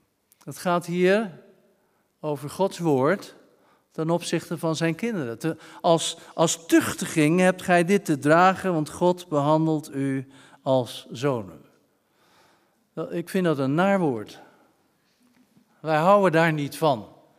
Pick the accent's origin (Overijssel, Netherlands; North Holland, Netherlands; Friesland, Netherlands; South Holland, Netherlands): South Holland, Netherlands; Rotterdam; bij ons in Rotterdam-Zuid, op Rotterdam-Zuid, moeten we eigenlijk zeggen. Dat is een beetje Rotterdammer.